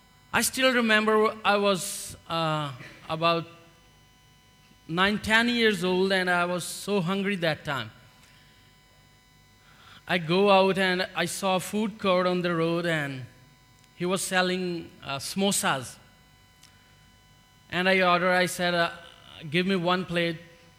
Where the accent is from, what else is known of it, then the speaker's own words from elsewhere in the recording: Pakistan; English is a second language; I'm from Pakistan. And Pakistan is a Muslim country.